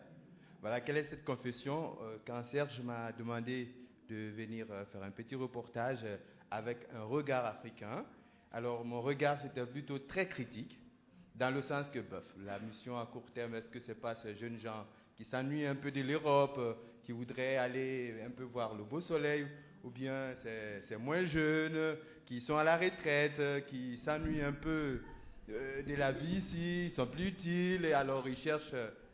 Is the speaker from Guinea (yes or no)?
yes; Guinea; je viens de la Guinée.